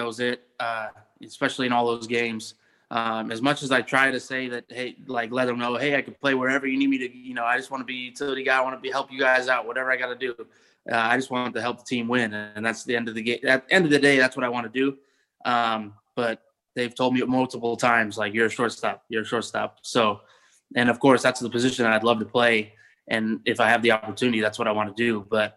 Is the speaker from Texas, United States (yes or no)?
no; California, United States; I'm being from California and talking to my family out there